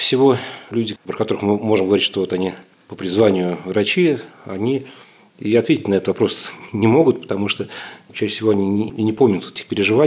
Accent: Moscow, Russia; born there; Ну, я не был воцерковленным и не был православным. Хотя был крещен в детстве, я родился на Красной Пресне и был крещен также на Красной Пресне в храме Иоанна Предтечи.

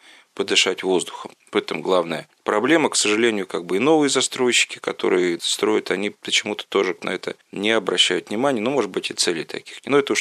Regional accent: Moscow Oblast, Russia; born there; я хоть сам родился в Истинском районе

